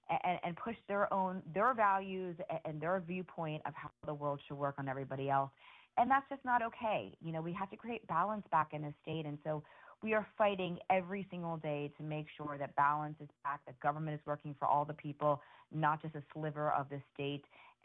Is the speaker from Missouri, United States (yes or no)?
no; Miami, Florida, United States; like I said, I grew up in Miami, so I hang out a lot in Key West.